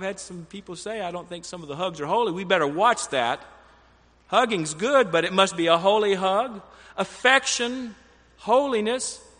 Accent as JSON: {"language": "English", "region": "Alabama", "country": "United States", "tie": "born or raised there", "said": "Well, the way I was raised in Alabama, you give them a nice handshake, and maybe good to keep your distance."}